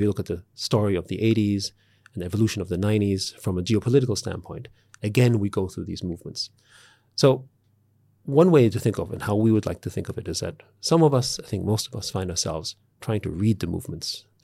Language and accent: English; Austria; I grew up in Austria, a socially democratic country. My mom, however, used to work, you know, I'm a child of the 70s